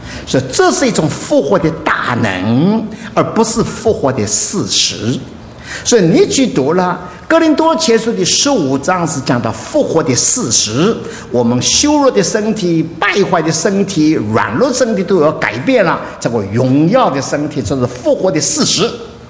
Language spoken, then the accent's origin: Chinese; China; 那这是我们中国人中间呢已经说看见很清楚了